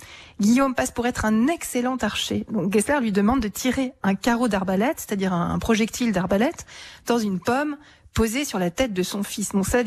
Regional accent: Switzerland; pas seulement parce que je suis suissesse, ça c'est vrai

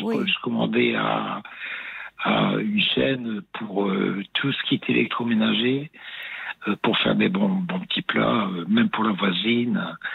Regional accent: Hauts-de-France, France; Excusez-moi, je suis du Nord.

